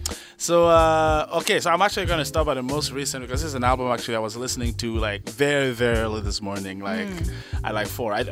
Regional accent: Cameroon; I grew up in Cameroon and I grew up listening to a lot of French music, because you know, we were former territory under French control

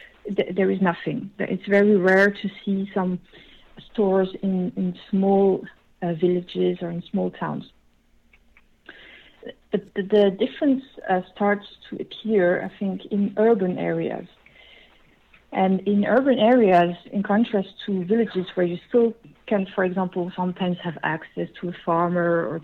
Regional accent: Chicoutimi, Quebec, Canada; I come from Chicoutimi. It's not a big city like Montreal or Quebec, but still, you know, it's a mid-level city, let's say, two-tier city or three-tier

